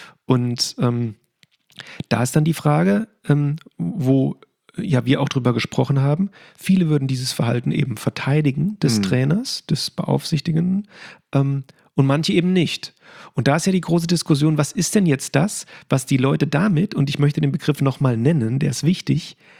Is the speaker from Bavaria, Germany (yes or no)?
no; Hesse, Germany; warum ich Sachen als Hesse überhaupt eine Verbindung aufgebaut habe zu Borussia Dortmund